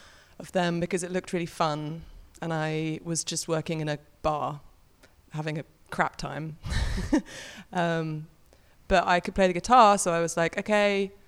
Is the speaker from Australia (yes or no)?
no; Bromley, London, United Kingdom; Anyway, I'm from Bromley, which is near Sidcup.